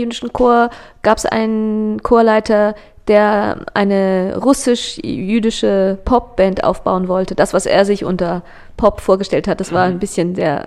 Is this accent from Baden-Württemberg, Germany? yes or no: yes; Heidelberg, Baden-Württemberg, Germany; moved away as an adult; now in Austria; Deutschland, in Heidelberg, ich komme aus Heidelberg